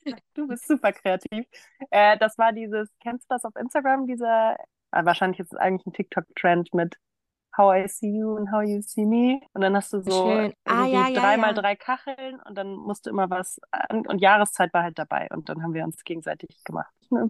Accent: Schleswig-Holstein, Germany; Ich komme aus Norddeutschland. Ich würde sagen, das ist schon, ich bin Holsteinerin, das ist ein Teil meiner Identität.

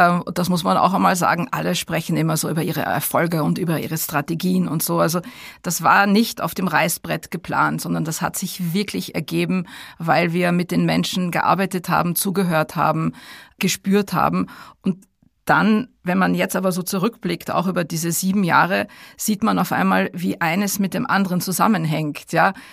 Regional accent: Düsseldorf, North Rhine-Westphalia, Germany; now in Austria; Also ich bin Beute-Österreicherin, ich bin eigentlich Deutsche, ich bin in Düsseldorf geboren und aufgewachsen, bin dann 1987

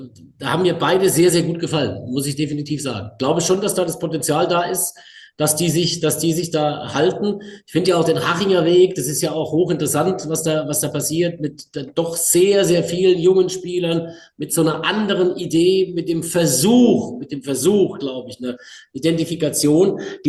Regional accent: Pforzheim, Baden-Württemberg, Germany; in meiner Heimatstadt in Pforzheim, in der Aufstiegsrelegation

